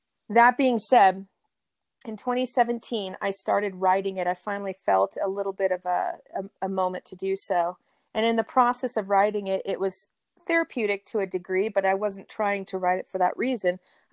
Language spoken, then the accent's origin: English; Colorado, United States; And so we came from Colorado, went back to Colorado, kind of just had to reinvent who we were.